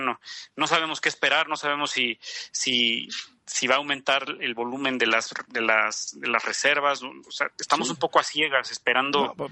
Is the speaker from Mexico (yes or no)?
yes; Mexico; lo afortunados que somos los mexicanos de vivir aquí